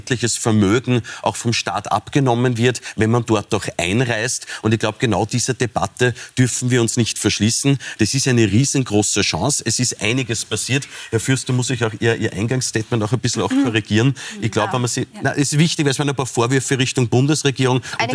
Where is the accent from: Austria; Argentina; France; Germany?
Austria